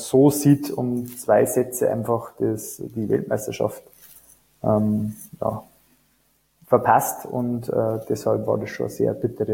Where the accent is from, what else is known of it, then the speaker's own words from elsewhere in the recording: Bavaria, Germany; ich bin ja ein gebürtiger Niederbayer.